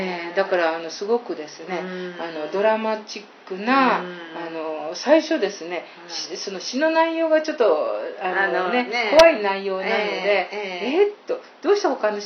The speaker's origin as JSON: {"language": "Japanese", "region": "Aichi", "country": "Japan", "said": "私愛知県出身でしょ、はい、で名古屋の方は赤味噌なんですよ。"}